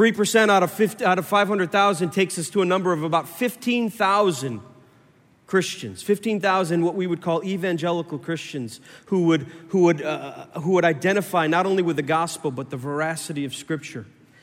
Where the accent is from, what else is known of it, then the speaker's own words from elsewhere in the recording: Syracuse, New York, United States; also born or lived in South Florida; I grew up again in Syracuse. My wife, Maggie, and I married a long time, lived down in South Florida.